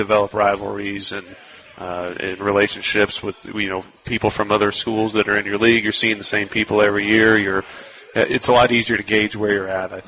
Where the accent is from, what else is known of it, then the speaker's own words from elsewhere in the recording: Newburgh, New York, United States; now in Evansville, United States; I'm from Newburgh. So I'm now living in Evansville. It's nice being close to home